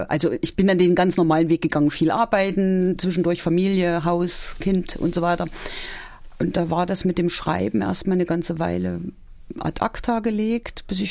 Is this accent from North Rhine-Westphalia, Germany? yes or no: no; Gotha, Thuringia, Germany; also born or lived in Friedrichroda; Nein, ich komme aus Gotha.